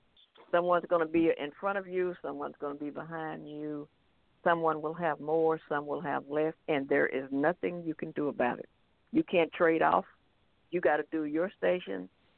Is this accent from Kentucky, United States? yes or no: no; Fort Worth, Texas, United States; I'm from Texas. I'm a Texas native, born and bred right here in Texas. I graduated from high school here in Fort Worth, at Dunbar High School.